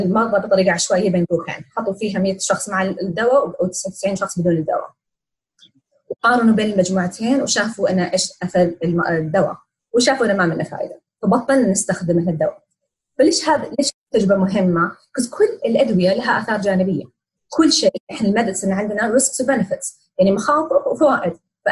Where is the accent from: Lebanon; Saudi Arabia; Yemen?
Saudi Arabia; المرز اللي عندنا في السعودية.